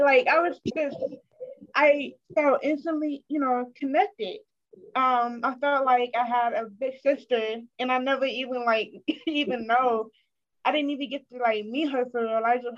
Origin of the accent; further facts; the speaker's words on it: Flint, Michigan, United States; I am from Flint, Michigan, United States of America.